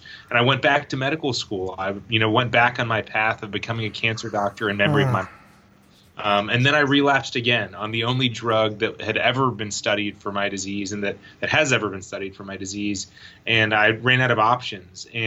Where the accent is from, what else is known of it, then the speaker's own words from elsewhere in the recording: Raleigh, North Carolina, United States; I grew up in Raleigh, North Carolina, and my lifelong dream was to play college football.